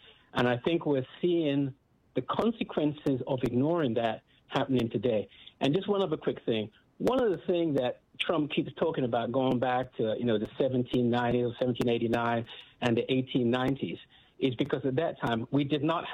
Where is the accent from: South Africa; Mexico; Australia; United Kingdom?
United Kingdom; England; now in United States; When I was growing up in England, I went to one of the top universities in the country, and my parents did not have to pay for it.